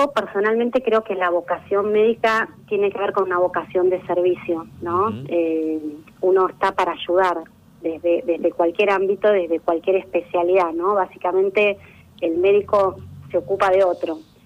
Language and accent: Spanish; Morón, Buenos Aires Province, Argentina; yo soy de Buenos Aires, vengo de toda una familia de médicos. Viví parte de mi vida en Morón y en Castelar porque mis abuelos tenían un sanatorio.